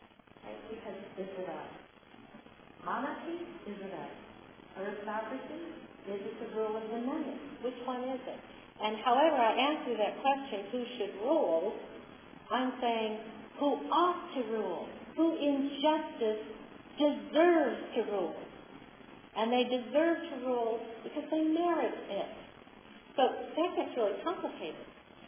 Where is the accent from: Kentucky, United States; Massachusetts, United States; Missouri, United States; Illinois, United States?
Illinois, United States; the mob around the time Lincoln in my home state was trying to talk to people in Alton, Illinois